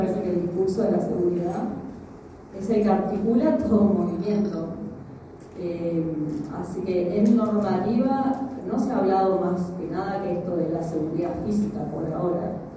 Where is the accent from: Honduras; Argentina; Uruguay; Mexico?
Uruguay; Nosotros como uruguayos tenemos la calidad igual de apropiarnos de un espacio de aeropuerto